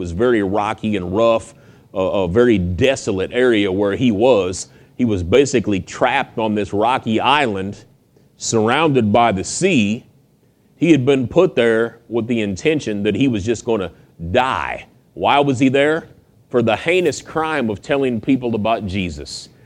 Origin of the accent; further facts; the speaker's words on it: United States; I mean, I'm an American. I speak English.